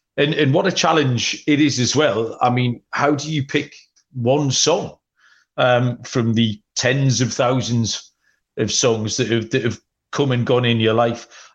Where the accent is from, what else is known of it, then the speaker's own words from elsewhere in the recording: Newcastle upon Tyne, North East England, United Kingdom; But I'm from Newcastle upon Tyne, which is up in the northeast of England, about 6 miles inland, up on the Northumberland coast here. It's a really big, famous industrial city, a big coal mining town historically